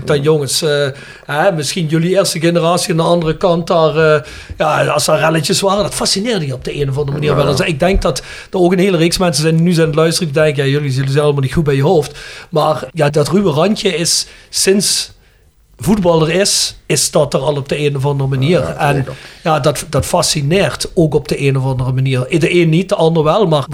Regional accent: Kerkrade, Limburg, Netherlands; ik ben zelf van Ter Winsel, de Kerkrade West.

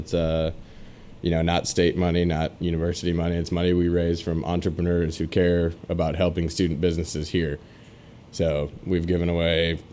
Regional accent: Michigan, United States; I'm originally from Michigan, from Northern Michigan.

